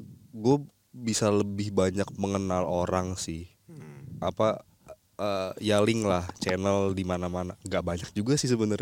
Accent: Kalimantan, Indonesia; Apa gue balik lagi ke kampung, ke Kalimantan? Karena btw kampung gue tuh bener-bener yang kampung, bukan di ibu kota atau di kota madianya gitu loh, bener-bener di kampung pedalaman gitu.

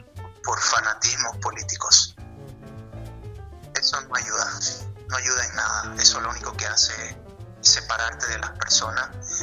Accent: Bolivia; necesitamos una unidad, digamos, una unidad como boliviano para enfrentar todo, ¿no?

